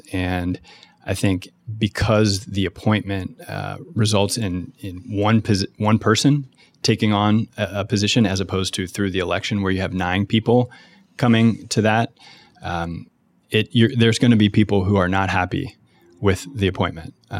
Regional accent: Cheviot, Ohio, United States; I grew up in Cheviot. The street that I grew up on is half Cheviot, half Westwood, and growing up in that community, experiencing that community and all that it offers

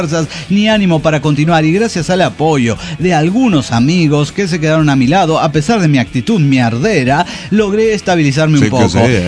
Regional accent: Mexico; señora, soy de México

